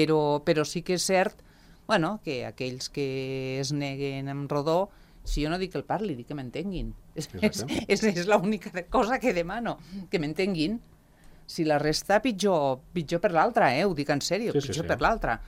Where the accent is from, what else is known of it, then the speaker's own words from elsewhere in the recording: Andorra; I m'han tractat pitjor i molt pitjor a Catalunya per ser andorrana.